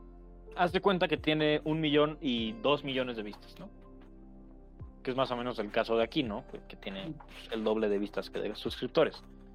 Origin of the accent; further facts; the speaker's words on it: Mexico; pues es porque yo soy mexicano, ¿no?